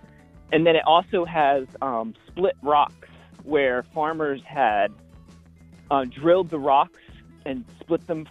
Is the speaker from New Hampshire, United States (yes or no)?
yes; Washington, New Hampshire, United States; I grew up in Washington, New Hampshire